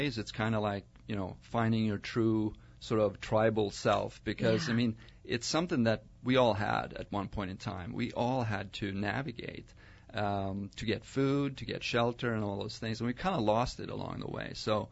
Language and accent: English; Sweden; I grew up in Sweden, and the sport actually had its birthplace in Sweden.